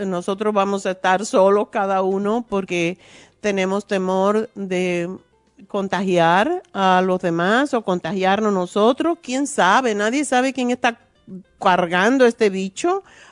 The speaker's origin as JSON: {"language": "Spanish", "country": "Cuba", "said": "Y siendo extranjero, porque no somos mexicanos, no somos centroamericanos, yo soy cubana y no había tantos cubanos cuando llegué aquí."}